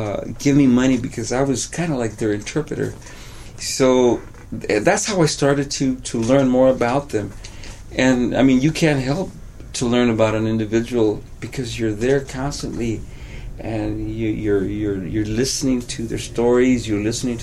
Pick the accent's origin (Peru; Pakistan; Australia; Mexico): Mexico; English is a second language; And us too, because we were, you know, we were Mexicanos and we spoke no English. Actually, I was the only one that spoke a little English in those days, because I was going to school.